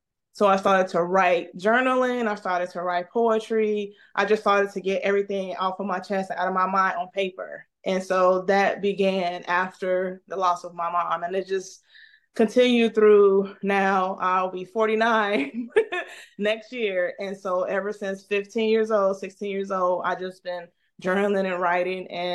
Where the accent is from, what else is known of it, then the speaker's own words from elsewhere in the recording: Gary, Indiana, United States; I'm just a hometown girl, born and raised in Gary, Indiana. Very small town where everybody knows everybody.